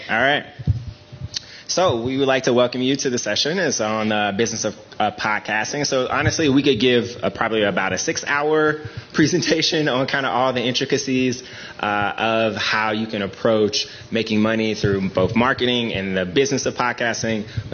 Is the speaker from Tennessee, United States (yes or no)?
yes; Memphis, Tennessee, United States; I'm from Memphis, Tennessee in America